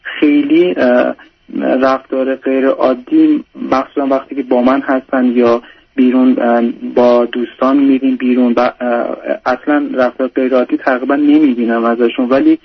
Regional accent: Iran; من از ایران هستم و دقیقا نمیدونستن که چه من عرب هستم یا فارس هستم.

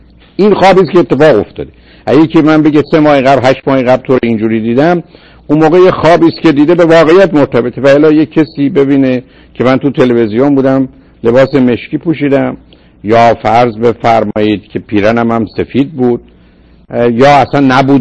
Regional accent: Iran; moved away; من این که از ایران گریختم،

